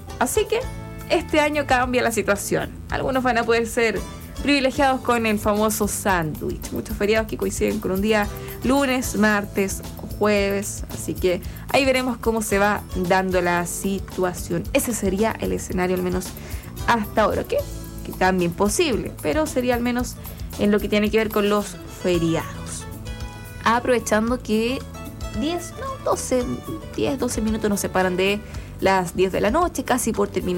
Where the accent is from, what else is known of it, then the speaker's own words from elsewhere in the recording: Chile; como buen chileno que uno comienza a revisar qué feriados vienen para cada año.